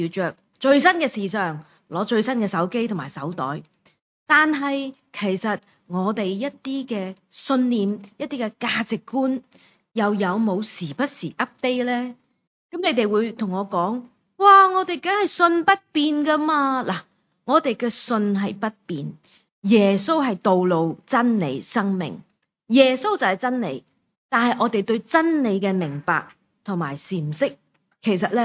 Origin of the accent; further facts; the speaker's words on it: Hong Kong; 千万不要勾的嘛，我们香港人很害怕的嘛